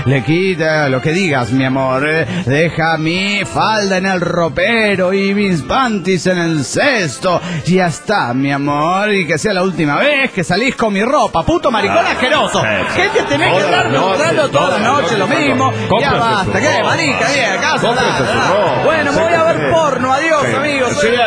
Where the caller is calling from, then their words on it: Santa Rosa, La Pampa, Argentina; gente. Soy el 22 de Santa Rosa, La Pampa.